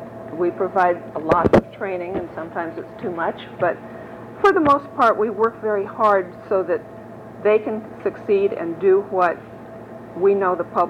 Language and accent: English; Los Angeles, California, United States; now in Hanford, United States; I grew up in Los Angeles. Moved to Hanford with my husband, who kept telling me this is God's country.